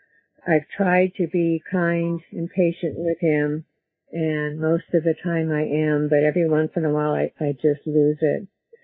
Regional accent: California, United States; I'm from California.

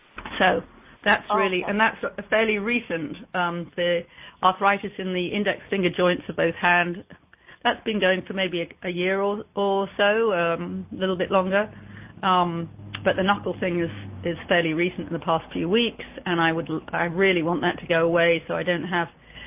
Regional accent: United Kingdom; As a Brit, I always want to make my own tea and stuff.

